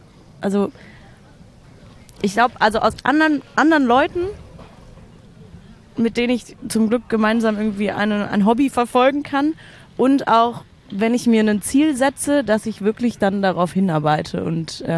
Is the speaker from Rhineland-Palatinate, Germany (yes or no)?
no; Berlin, Germany; Und bin schon immer in Berlin.